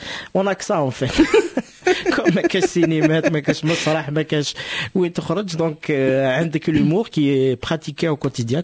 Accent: Kabylie, Algeria; Je suis kabyle, je suis amazigh, je suis berbère, je suis africain.

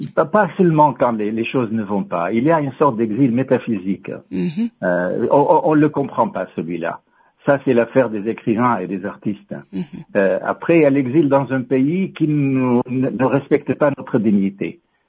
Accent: Syria; now in France; Moi, je ne dis pas la Syrie, mon pays d'origine. Je dis la Syrie, mon pays toujours et à jamais. Mm-hmm. Et la France aussi, mon pays pour toujours.

